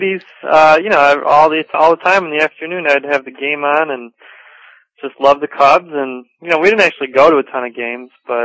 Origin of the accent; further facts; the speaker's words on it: Alsip, Illinois, United States; Sure. I grew up in Alsip, Illinois, pretty close to the south side, actually